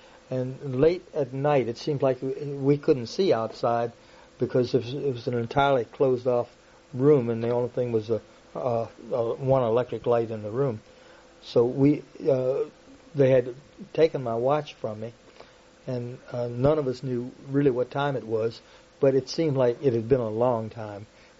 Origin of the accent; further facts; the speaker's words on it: Virginia, United States; the University of Virginia in Charlottesville, which is, of course, my home state.